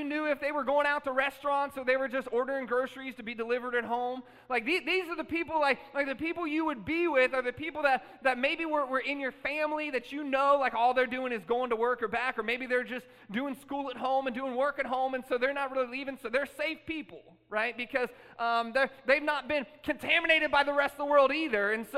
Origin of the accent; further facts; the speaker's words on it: Columbus, Ohio, United States; now in Houston, United States; growing up in Columbus, Ohio, we would have tornadoes sometimes and everything